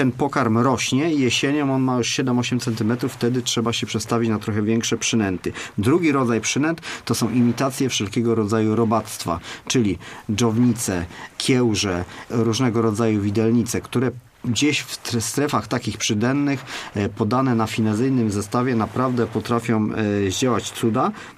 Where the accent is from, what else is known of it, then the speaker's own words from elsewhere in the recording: Konin, Greater Poland Voivodeship, Poland; now in Poznań, Poland; Ja pochodzę z Konina i jak tutaj się przeprowadziłem